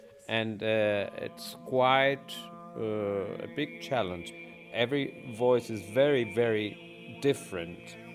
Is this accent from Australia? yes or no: no; Argentina; now in Germany; I'm from Argentina, but I've been in Germany for the past 30 years.